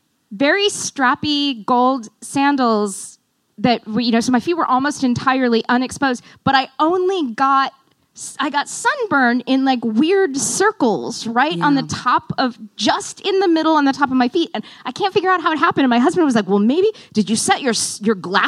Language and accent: English; Austin, Texas, United States; now in Portland, United States; Texas. I was a 14-year-old goth kid in Austin, Texas.